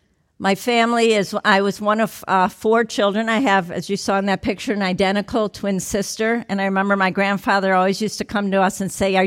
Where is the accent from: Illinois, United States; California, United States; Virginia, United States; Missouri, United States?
Illinois, United States; Chicago; I grew up in the Chicago area as a young Jewish girl.